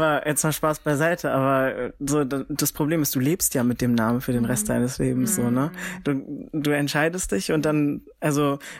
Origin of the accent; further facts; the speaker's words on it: Frankfurt, Hesse, Germany; bei mir in Frankfurt, also ich komme ja aus Frankfurt